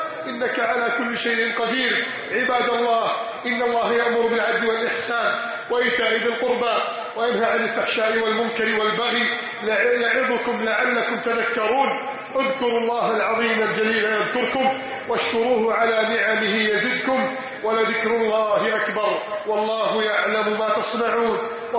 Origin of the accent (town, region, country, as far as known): Egypt